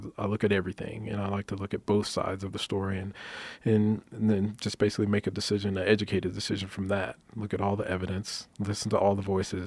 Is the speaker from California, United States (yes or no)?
no; Dickinson, Texas, United States; also born or lived in Navasota, United States; So, originally born and raised in Texas, small, born in Dickinson, Texas, but I claim Dickinson and Navasota, Texas as my hometown. So just kind of small towns that I'm originally from.